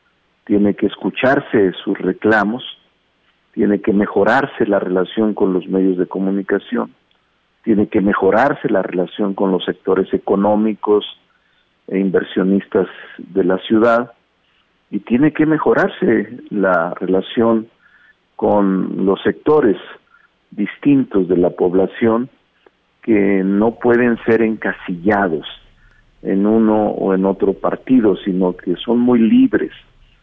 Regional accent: Mexico City, Mexico; Yo soy un ciudadano de la Ciudad de México y es todo.

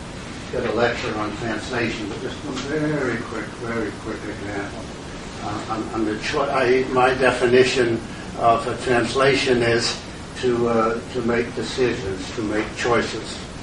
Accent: Netherlands; first language Dutch; English is a second language; even though Dutch is my first language, it's no longer my primary language.

